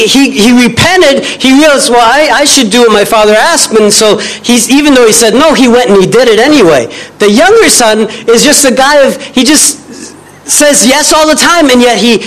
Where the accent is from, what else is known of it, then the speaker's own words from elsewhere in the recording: California, United States; I'm from United States, California, and there's big waves in California